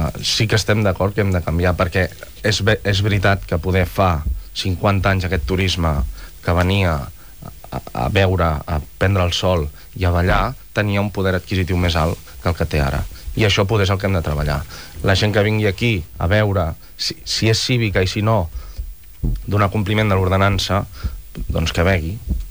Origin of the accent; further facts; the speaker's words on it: Lloret de Mar, Catalonia, Spain; Jo sóc de Lloret